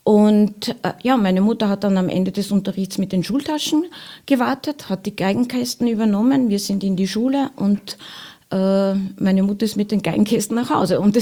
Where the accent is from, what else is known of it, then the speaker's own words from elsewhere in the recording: Wels, Upper Austria, Austria; so wie jedes Kind in der Musikschule in Wels, wo ich aufgewachsen bin